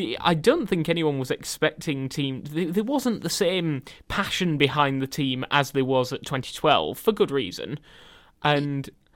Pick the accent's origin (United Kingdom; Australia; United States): United Kingdom; Huddersfield, Yorkshire and the Humber; I'm from Huddersfield, so is Maisie.